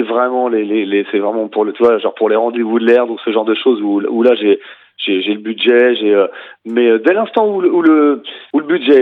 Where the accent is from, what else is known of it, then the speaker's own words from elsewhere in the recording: Nantes, Pays de la Loire, France; Je parlais de Nantes parce que je suis nantais